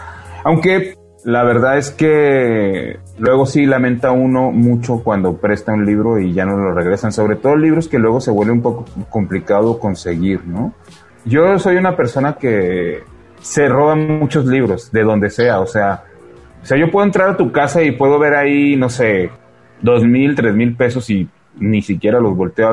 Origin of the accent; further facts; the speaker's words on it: Torreón, Coahuila, Mexico; born there; Yo nací en Torreón, entonces desde chavito, como desde los 8 años, empecé a oír música.